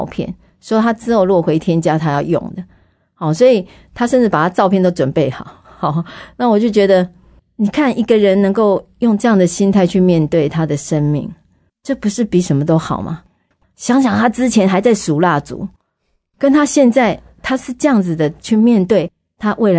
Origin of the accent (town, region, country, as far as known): Taiwan